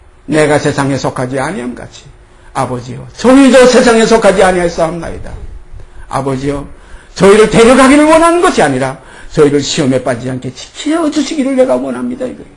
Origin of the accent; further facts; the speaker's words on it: South Korea; 육의 입장에서 얘기하는 건 전혀 아니에요. 육의 입장은 저도 대한민국 사람이죠.